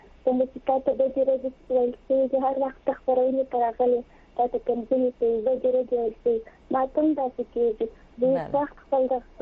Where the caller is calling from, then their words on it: Helmand, Afghanistan; تا په امریکا کې زه په هلمند کې یم، هلمند کې